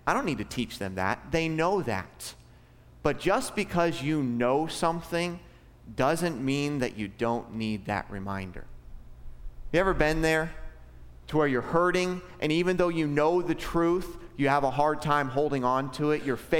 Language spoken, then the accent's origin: English; Alaska, United States; now in Florida, United States; I did not grow up here in Florida. I didn't grow up in this area. I grew up in Alaska where things were different. It was just a different culture.